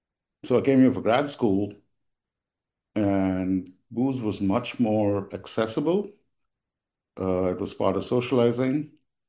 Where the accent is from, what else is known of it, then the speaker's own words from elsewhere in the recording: India; I realized pretty young, growing up in India, that I was gay